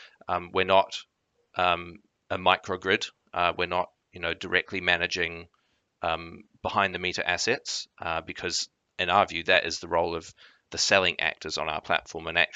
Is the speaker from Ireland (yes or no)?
no; New Zealand; Given that I'm from New Zealand